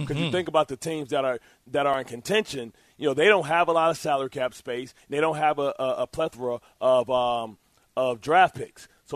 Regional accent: Detroit, Michigan, United States; Listen, I'm from Detroit. I can't say stuff with STs in it.

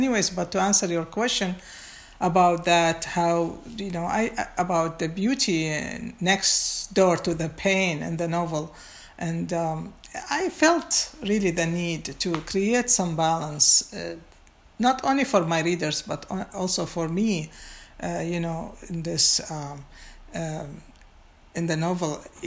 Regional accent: Baghdad, Baghdad Governorate, Iraq; English is a second language; moved away; I was born and raised in Baghdad. And from my teenage time until I left Iraq, travel was not allowed due to those continuous wars.

